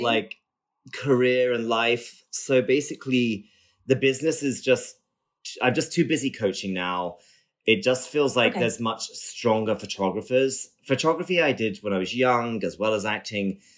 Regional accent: United Kingdom; accent: British; now in United States; Like I'm half American, I'm a little bit Scottish, like I'm everything. So, and I've been in the States for 10 years. So my accent's definitely diluted, but I kind of can't help but like go into my British a little bit sometimes.

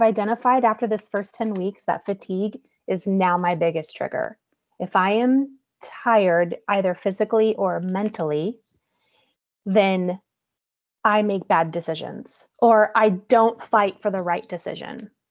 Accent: Missouri, United States; I'm from Missouri, and I flew back home and we did a surprise party for her 70th birthday.

